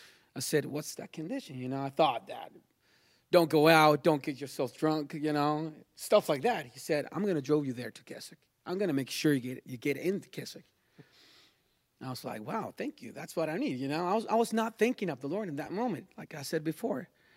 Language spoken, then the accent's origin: English; Chile; So I talked with the pastor, and I said, I'm from Chile. I just came here, and I need a place to stay until the 24th, you know.